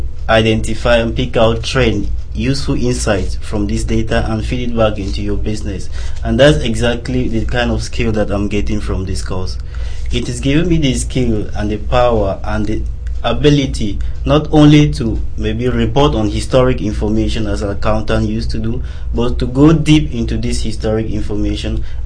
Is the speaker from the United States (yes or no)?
no; Cameroon; English is a second language; Yeah, I'm from Cameroon.